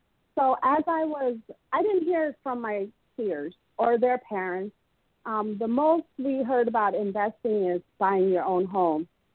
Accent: Evanston, Illinois, United States; So we grew up in Evanston. And we didn't know.

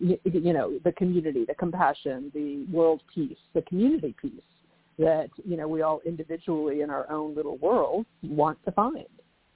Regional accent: California, United States; you know, I grew up in Orange County

